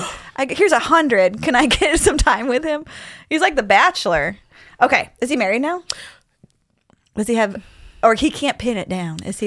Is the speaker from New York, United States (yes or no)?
yes; New York, United States; I'm from Western New York State, like near Rochester. I grew up in the country on a dirt road.